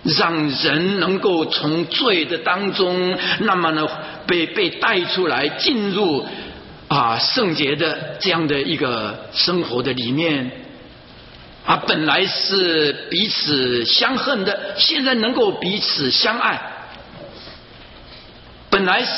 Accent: China; 假如照着我们中国人说，万事都什么最难呢？开头难嘛，对不对？

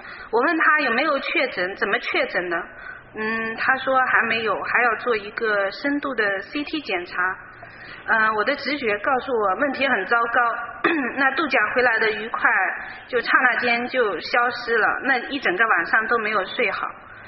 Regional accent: Zhejiang, China; 我来自中国浙江。

